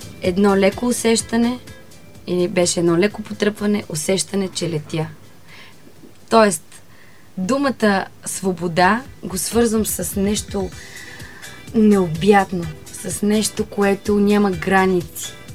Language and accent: Bulgarian; Montana, Montana Province, Bulgaria; Да, как аз повлия, съм от Монтана.